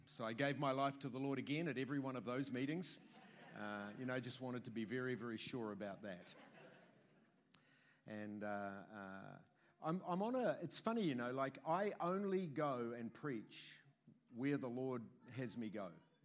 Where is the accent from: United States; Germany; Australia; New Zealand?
New Zealand; Auckland; It's such a, it's actually a genuine pleasure and a delight to be here because I grew up in Blockhouse Bay.